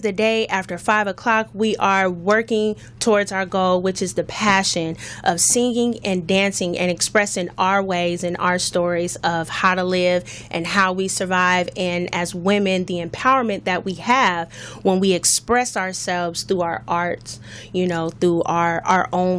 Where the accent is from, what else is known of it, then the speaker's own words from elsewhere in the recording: Los Angeles, California, United States; I am. Actually, this neighborhood here is my hometown, the Crenshaw area.